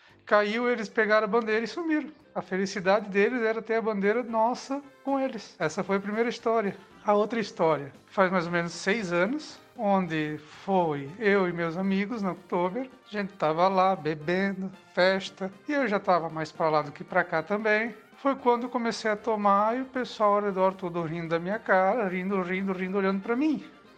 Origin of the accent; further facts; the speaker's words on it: Guabiruba, Santa Catarina, Brazil; sou de Guabiruba, Santa Catarina, município vizinho perto de Blumenau, onde ocorre a famosa Oktoberfest.